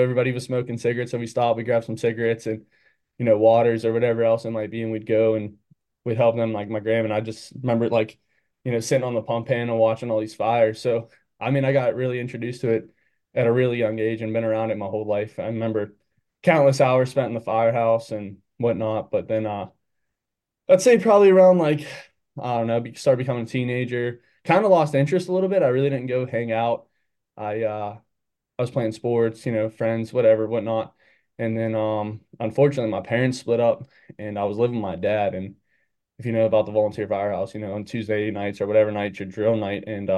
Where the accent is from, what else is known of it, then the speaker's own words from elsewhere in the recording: Pittsburgh, Pennsylvania, United States; I'm from the City of Pittsburgh.